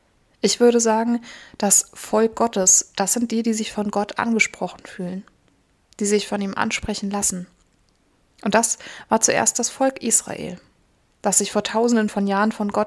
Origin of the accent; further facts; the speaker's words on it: Germany; wurde mir immer wieder bewusst, ich bin Deutsche